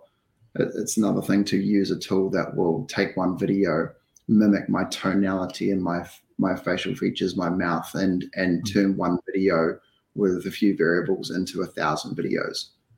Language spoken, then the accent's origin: English; New Zealand; I'm from New Zealand. I've got a law background. I'm now a tech company founder.